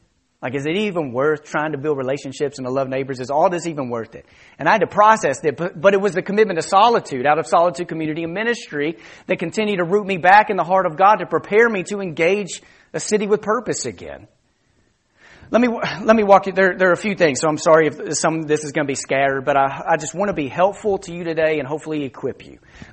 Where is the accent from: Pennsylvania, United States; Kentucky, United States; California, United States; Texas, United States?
Texas, United States; now in Memphis, United States; My wife and I both grew up in pretty healthy homes. We grew up in Texas. We now live in Memphis.